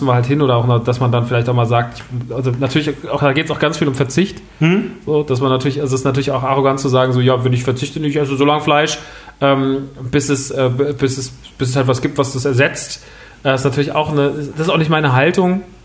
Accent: Rodgau, Hesse, Germany; gerade wie gesagt, auf dem Dorf. Wir sind groß geworden, also ich bin groß geworden im Rottgau.

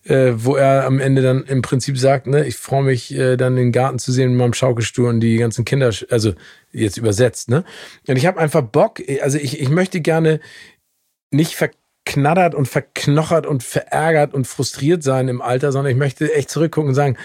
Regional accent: Hamburg, Germany; born or raised there; also born or lived in United States

